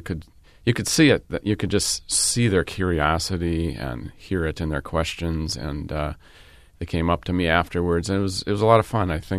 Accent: Menomonee Falls, Wisconsin, United States; also born or lived in Milwaukee; I was born in Milwaukee, and I grew up in Menominee Falls, but I had a lot of really sort of exciting, exotic experiences away from Milwaukee as a musician.

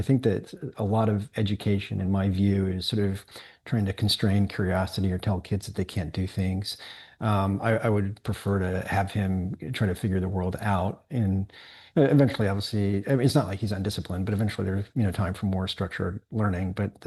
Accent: Spain; And my wife's American, and but because I grew up in Spain, I want him to be bilingual.

